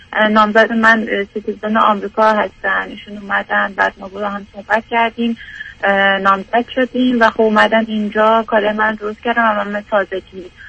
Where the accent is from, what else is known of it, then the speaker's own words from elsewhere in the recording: Iran; moved away as an adult; now in United States; تقریبا 21 روزه که از ایران به آمریکا اومدم.